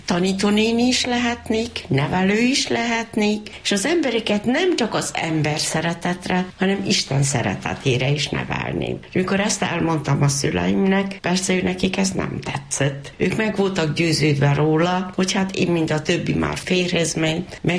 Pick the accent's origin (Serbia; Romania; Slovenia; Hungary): Serbia; Kikinda, Vojvodina; born there; Közgazdasági technikumot végeztem Kikindán, ott, ahol beléptem, és kikindai születésű vagyok.